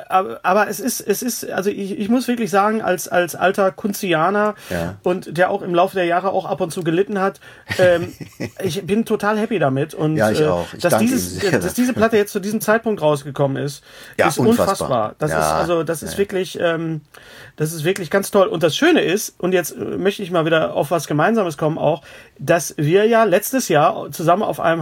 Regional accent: West Germany, Germany; weil ich bin ja ein Wessi.

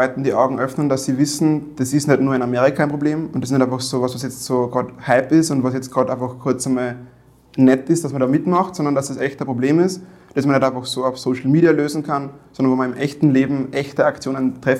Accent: Weizenkirchen, Upper Austria, Austria; Also ich bin in Weizenkirchen aufgewachsen. Meine Mutter kommt von dort. Mein Vater war aus Angola, das ist unten links in Afrika. Und ich bin halt alleinerziehend aufgewachsen, war immer in Österreich, habe deswegen auch nur Deutsch gesprochen.

